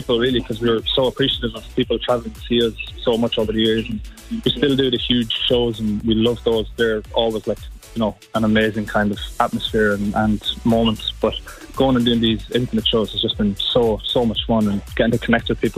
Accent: Athy, Leinster, Ireland; Like, we're from Attai in Kildare.

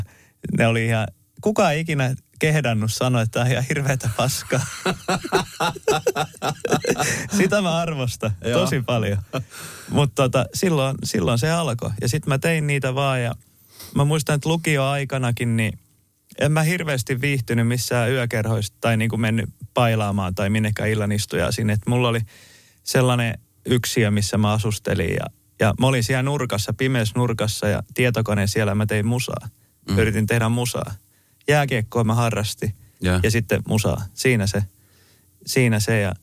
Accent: Isojoki, South Ostrobothnia, Finland; Ja sitten mä muistan, kun mä oon Isojoelta kotosi, niin siellä oli ne kaverit sitten, jolla oli auto, ne oli vanhempia.

